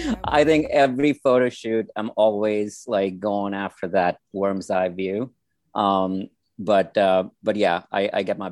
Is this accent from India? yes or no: yes; India; my background is obviously they see South Asian. I'm from India.